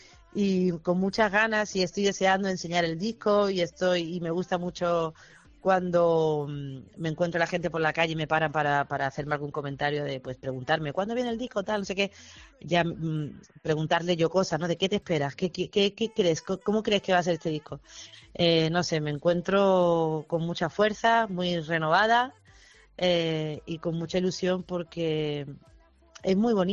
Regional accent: Málaga, Andalusia, Spain; Me siento muy orgullosa de ser malaguita, de ser una boquerona y de venir de la ciudad de la que vengo

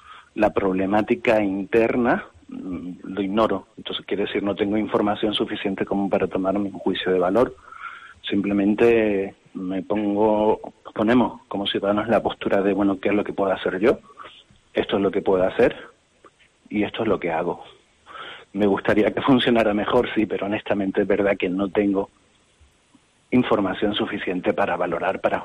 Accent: Canary Islands, Spain; Como ciudadano y como canario

